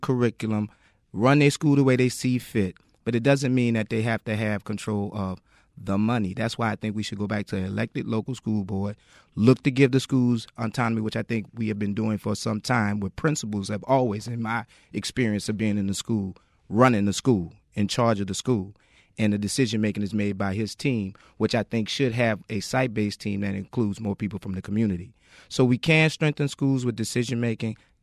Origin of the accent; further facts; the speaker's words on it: New Orleans, Louisiana, United States; I'm from New Orleans, Louisiana, the 7th Ward. Born and raised here, went to public schools